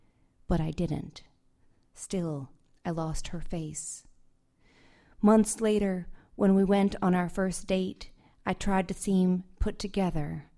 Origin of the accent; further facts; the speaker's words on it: California, United States; Where I grew up in California, and we did not have fireflies, and I was amazed by them.